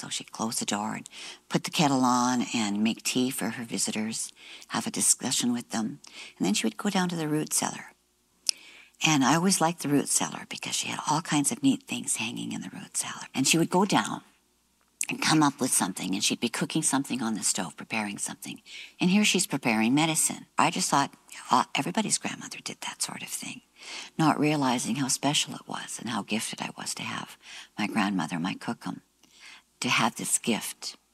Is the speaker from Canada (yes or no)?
yes; Canada; also born or lived in Germany; I actually grew up on military bases in Canada. I was born in Germany. My mother is full-blood Cree. We're from Muskeg Lake Cree Nation, Saskatchewan, Treaty 6. My father was a Saskatchewan farmer, English and Scottish